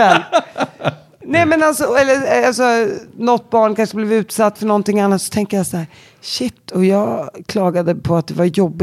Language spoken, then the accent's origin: Swedish; Uppsala, Uppsala County, Sweden; Sen flyttade jag vidare till Stenhagen. De byggde upp ett nytt område i Uppsala dit vi flyttade. Och där växte jag upp.